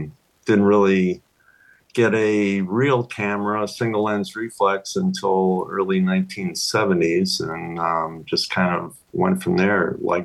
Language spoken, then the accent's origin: English; Glen Ellyn, Illinois, United States; Well, I grew up in Illinois in the Chicago suburb of Glen Ellyn. Spent the first 27 years of my life there.